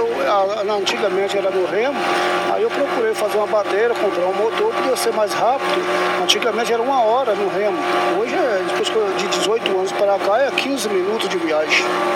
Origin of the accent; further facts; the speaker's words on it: Mucuri, Bahia, Brazil; also born or lived in Minas Gerais; Eu nasci em Minas. Nasci em Minas Gerais, para Mucuri com 7, 8 anos de idade. E graças a Deus cresceu aqui, trabalha aqui, é pai aqui, é avô aqui.